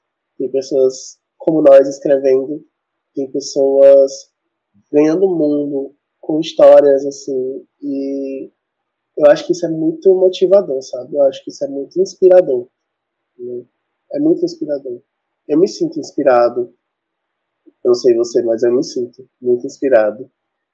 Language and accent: Portuguese; Pentecoste, Ceará, Brazil; E eu pretendo lançar na minha cidade natal, que é Pentecoste, no dia 25, no dia seguinte.